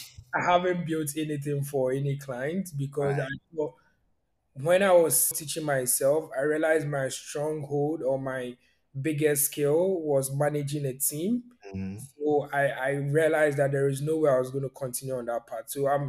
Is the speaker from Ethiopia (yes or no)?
no; Ghana; if you live in Africa, for example, I'm Ghanaian